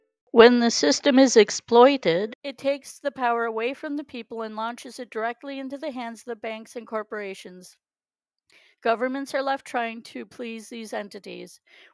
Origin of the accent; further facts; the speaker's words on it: Canada; this week I look at some current changes in the political sphere in my home country of Canada.